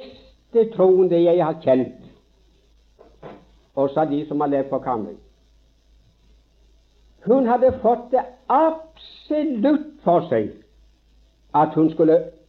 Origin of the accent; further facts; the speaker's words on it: Karmøy, Rogaland, Norway; Jeg kjenner til et tilfelle hjemme på Karmøy.